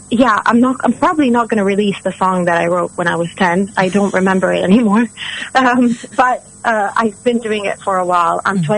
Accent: Italy; moved away as an adult; now in London, United Kingdom; But also because I'm originally from Italy, and when I first came to London, I was 18.

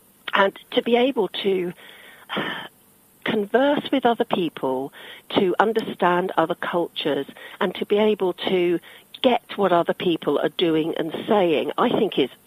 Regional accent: Chatham, South East England, United Kingdom; born there; I was born in Chatham

